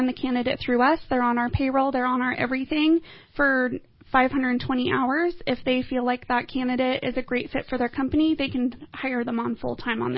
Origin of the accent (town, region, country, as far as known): Eureka, California, United States; born or raised there; now in Redding, United States